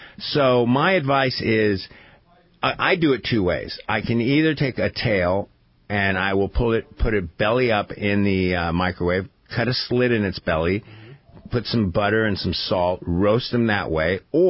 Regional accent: Dana Point, California, United States; in my hometown of Dana Point.

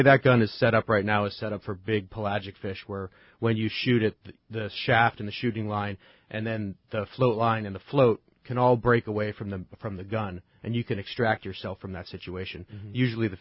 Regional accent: New England, United States; I grew up in New England.

